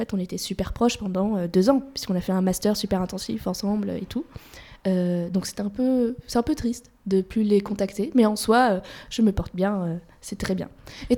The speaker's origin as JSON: {"language": "French", "country": "Martinique", "said": "Et je viens de Martinique et j'ai 23 ans."}